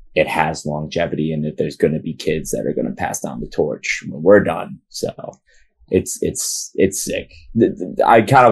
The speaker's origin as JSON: {"language": "English", "town": "Rochester", "region": "New York", "country": "United States", "tie": "born or raised there", "said": "Yeah, and like, I think the thing, like growing up in Rochester, I really, really was grateful for any show that I saw."}